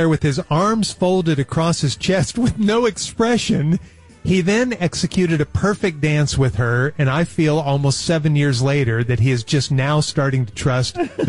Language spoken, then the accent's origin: English; Colorado, United States; I grew up in Colorado, just outside of Breckenridge. We always carried bear spray and a bear horn, an air horn